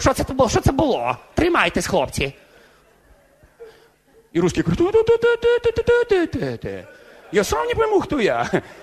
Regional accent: Ukraine; born there; Да я вообще украинец, да и я на Украине родился, русский, вообще не понять, кто я.

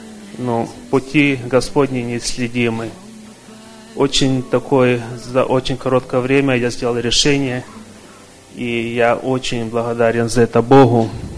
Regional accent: Portland, United States; я тоже из Портленда.

